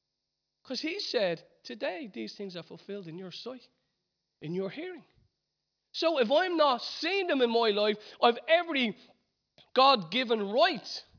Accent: Ireland; there's anything that us Irish have to overcome, is the settling for. There's a passivity about us as Irish.

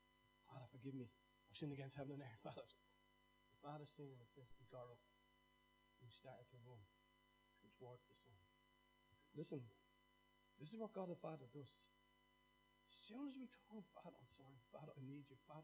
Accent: Ireland; I'm Irish.

